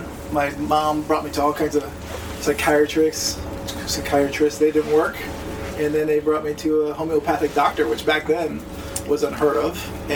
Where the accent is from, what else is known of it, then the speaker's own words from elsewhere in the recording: Connecticut, United States; I grew up in Connecticut.